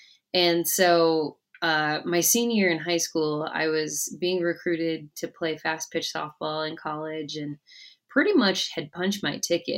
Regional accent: New Mexico, United States; So I'm from Northern New Mexico

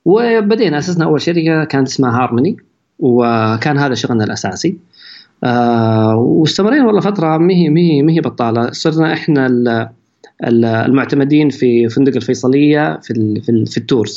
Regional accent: Saudi Arabia; لكن احنا عندنا في السعوديه ثقافه مختلفه

